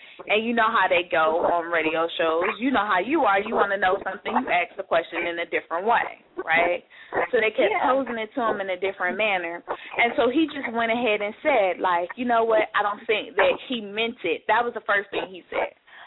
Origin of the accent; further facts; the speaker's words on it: West Coast, United States; But then I'm not from the South, you know, so I can't really say how it is for you guys there. But for me, being from the West Coast